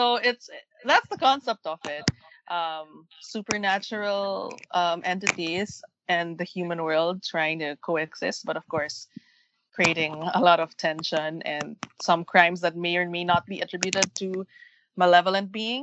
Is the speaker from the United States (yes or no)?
no; Philippines; which is weird to say because I'm the Filipino.